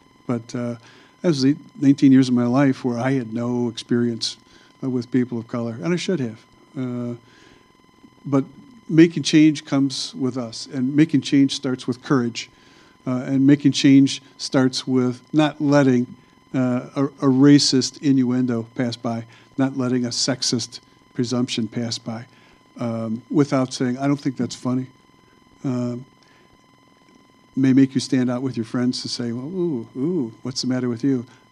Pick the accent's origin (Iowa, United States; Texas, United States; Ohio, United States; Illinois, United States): Illinois, United States; I'm 65 years old, and I grew up near Chicago and in a white middle-class family, went to an all-white high school with the exception of the occasional exchange student